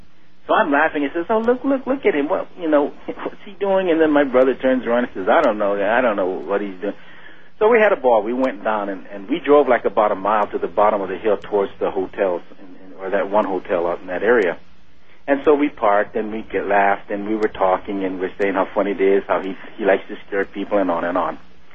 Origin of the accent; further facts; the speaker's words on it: Hawaii, United States; now in Las Vegas, United States; I'm originally from Hawaii, and there's a whole bunch of stars.